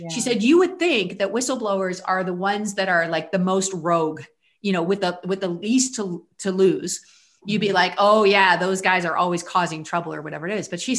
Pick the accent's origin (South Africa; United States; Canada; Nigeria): Canada; I'm Canadian